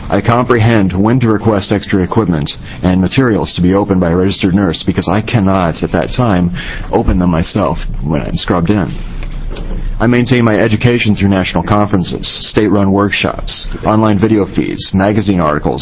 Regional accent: Coos Bay, Oregon, United States; Members of Oregon's Health Policy Committee, I am from Coos Bay, Oregon.

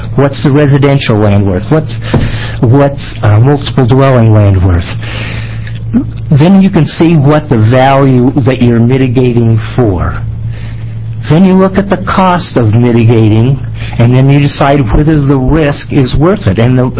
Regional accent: United States; I live in Benton County, born and raised in Linn County.

